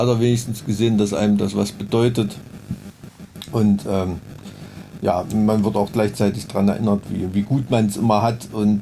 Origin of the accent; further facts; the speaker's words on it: Blankenhain, Thuringia, Germany; also born or lived in Weimar; Ich komme eigentlich aus Blankenhain.